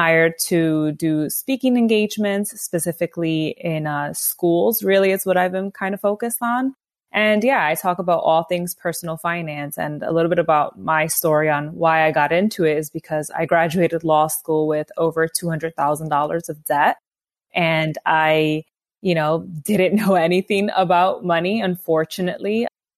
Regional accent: Bronx, New York, United States; I am born and raised in the Bronx, New York. My parents are immigrants. Mommy's from Ecuador and my daddy's from Honduras. I was born here.

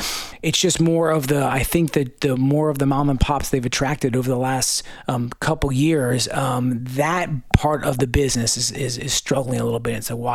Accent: Pennsylvania, United States; They're based in my home state of Pennsylvania.

